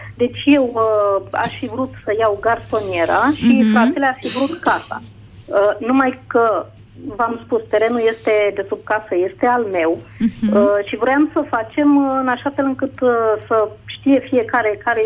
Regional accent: Ilfov, Romania; din Ilfov

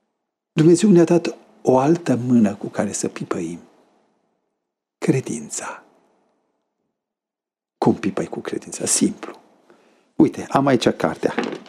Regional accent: Romania; Și eu, care sunt român, nu, cu pantalonii cârpiți

